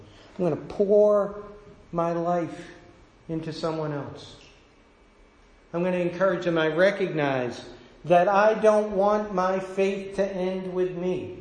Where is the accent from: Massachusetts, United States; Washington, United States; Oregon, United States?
Massachusetts, United States; Boston; I am a Bostonian. I am in the realm of Boston.